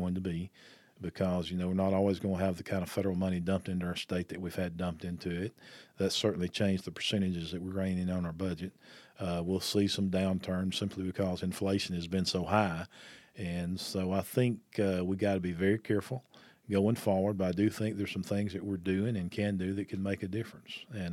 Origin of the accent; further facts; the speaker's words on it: Fort Payne, Alabama, United States; and of course I'm from DeKalb County and Rangeville-Fort Payne area.